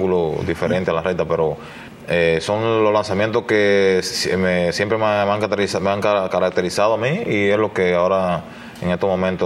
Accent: Cuba; now in United States; Yo salí de Cuba

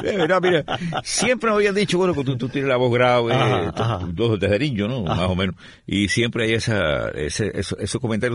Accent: San Juan de los Remedios, Villa Clara, Cuba; born there; en San Juan de los Remedios y acá a Cuba, un pueblecito de los más antiguos de la isla

